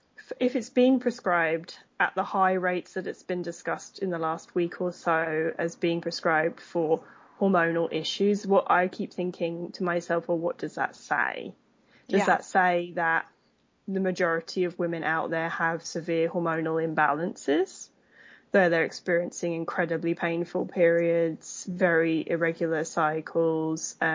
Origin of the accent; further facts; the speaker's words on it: United Kingdom; obviously, I'm British, if people hadn't picked up on that yet.